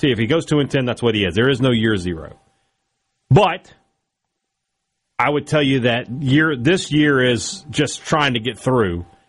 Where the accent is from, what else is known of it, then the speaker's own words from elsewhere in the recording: Vicksburg, Mississippi, United States; We'll be telling you about some of the great stuff going on in my hometown of Vicksburg throughout the show.